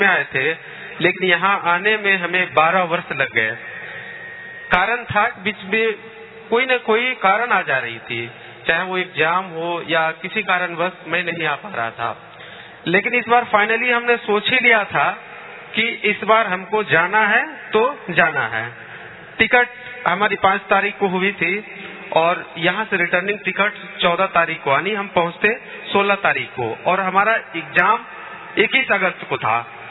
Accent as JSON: {"language": "Hindi", "region": "Jharkhand", "country": "India", "said": "मैं झारखंड से हूँ"}